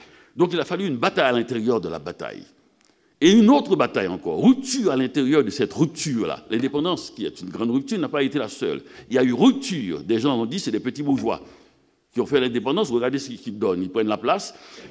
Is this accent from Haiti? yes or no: yes; Haiti; moved away; also born or lived in Canada; Quand j'ai quitté Haïti, en exil, j'étais allé au Canada parce que je n'avais pas envie de me trouver dans un pays où il faut consoler tout le temps les gens.